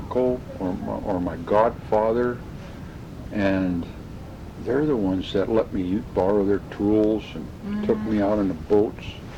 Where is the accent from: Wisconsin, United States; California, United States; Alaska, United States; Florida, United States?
Alaska, United States; Kodiak; It reminded me of the years when I was growing up in Kodiak before I was married or anything.